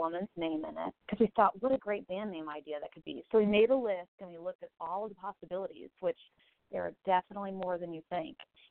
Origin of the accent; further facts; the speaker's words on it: St. Louis, Missouri, United States; I'm from St. Louis, Missouri, where we're playing tonight with … We're so excited to be in my hometown.